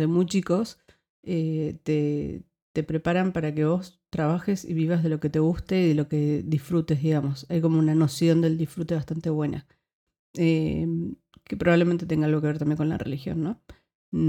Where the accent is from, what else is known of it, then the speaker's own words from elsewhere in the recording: Argentina; now in Netherlands; algunos casos concretos de choques culturales que yo sufrí o de choque cultural que yo sufrí cuando me mudé de Argentina acá a Países Bajos.